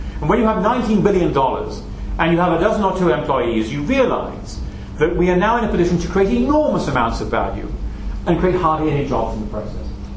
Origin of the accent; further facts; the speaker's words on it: United Kingdom; now in United States; it's very nice to be back here in the UK, and I hope you can't tell from my accent that I have lived now for nearly 24 years in the US. I think I tend to speak like a Brit but think like an American